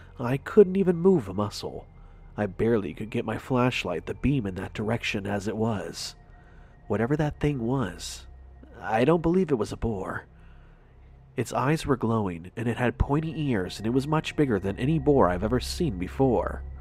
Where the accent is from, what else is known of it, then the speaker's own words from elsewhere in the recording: Tennessee, United States; I'm born and raised in Tennessee, but I guess somewhere off down in history, all our family is originally from Kansas.